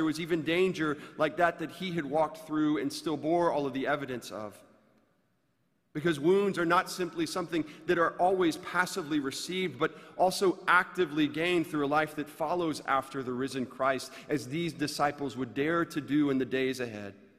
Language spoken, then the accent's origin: English; Florida, United States; Growing up in Florida as I did, having my shirt off for half of my childhood in the sunshine